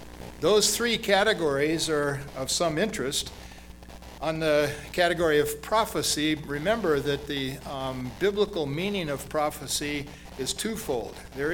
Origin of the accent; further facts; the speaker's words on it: Brazil; I grew up in Brazil